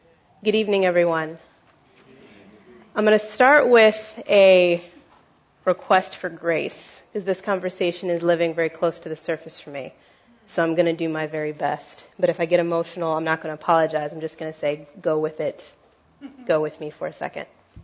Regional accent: Los Angeles, California, United States; as a young African American, a woman growing up in Los Angeles.

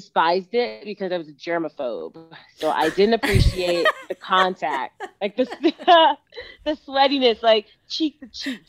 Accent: Texas, United States; So I grew up in Texas. And when I was in Texas, I could practice against guys all the time.

